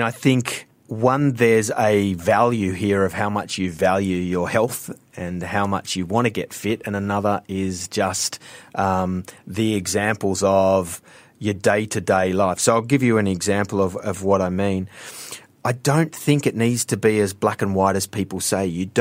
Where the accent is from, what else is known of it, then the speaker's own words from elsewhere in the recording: Australia; accent: Australian; the listeners can probably hear my Australian accent, but Activate Me is built for Asians.